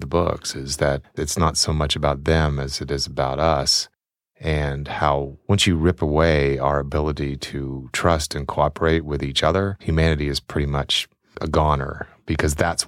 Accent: Florida, United States; Including my home state of Florida.

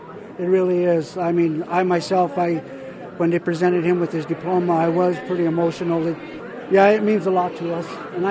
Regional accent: Albuquerque, New Mexico, United States; I speak very little. I was raised in Albuquerque all my life, so not very many Navajos to converse with.

